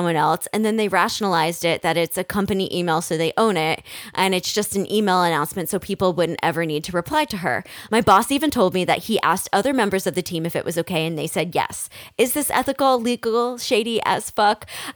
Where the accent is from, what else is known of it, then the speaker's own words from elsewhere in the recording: New Jersey, United States; Yeah, I call her Ma. I'm from New Jersey, so it's no Mom. It's Ma.